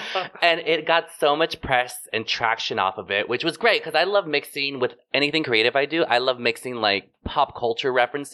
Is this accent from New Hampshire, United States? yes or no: no; Indio, California, United States; Indio, California, which is like 30 minutes east of Palm Springs.